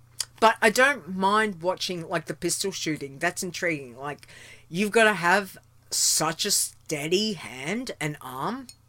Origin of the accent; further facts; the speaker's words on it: Australia; Yes, I am definitely in Australia. I am an Aussie.